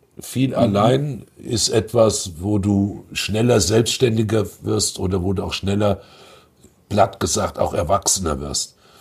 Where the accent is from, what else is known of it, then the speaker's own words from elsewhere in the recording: Frankfurt, Hesse, Germany; Und du findest auch ich heute noch als echter Frankfurter Botschafter immer noch eine Ecke und immer noch eine Kneipe